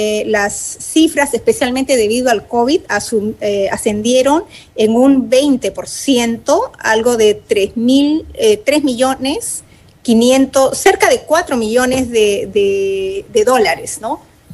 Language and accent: Spanish; Peru; porque no somos peruanos, sin embargo, sí lo somos cuando se trata de contabilizar las remesas que nosotros enviamos.